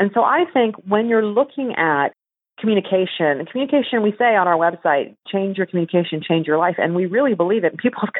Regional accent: Finland; first language Finnish; English is a second language; but I was pretty much raised in Finland. My parents are Finnish. I'm first generation. Finnish was my first language.

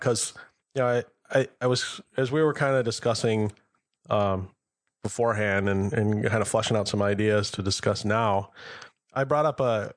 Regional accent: United States; but he's Australian and I'm American.

